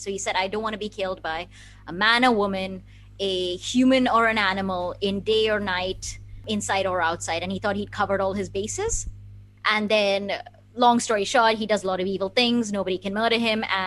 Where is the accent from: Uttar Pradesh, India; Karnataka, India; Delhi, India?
Karnataka, India; Bangalore; We're from Kerala, but I lived in Bangalore, which is in Karnataka, my whole life.